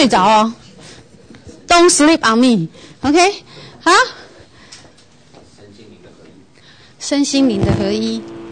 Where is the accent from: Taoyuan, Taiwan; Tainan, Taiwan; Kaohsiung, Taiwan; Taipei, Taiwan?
Taipei, Taiwan; 我在台北长大。我在台北长大，那我不会台语。